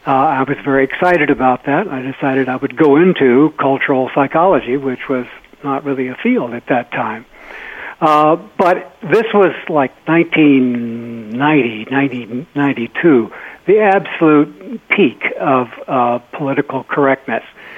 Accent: El Paso, Texas, United States; Well, it's a Southwesterner. I'm from El Paso.

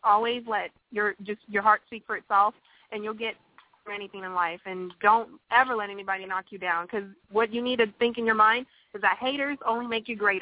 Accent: Nigeria; born there; because I was born in Nigeria, and she's African as well.

